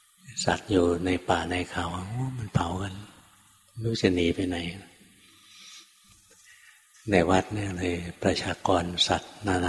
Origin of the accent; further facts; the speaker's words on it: Bangkok, Thailand; เมื่อก่อนหลวงพ่อก็อยู่กรุงเทพนะเกิดในกรุงเทพโตในกรุงเทพทำงานอยู่ในกรุงเทพ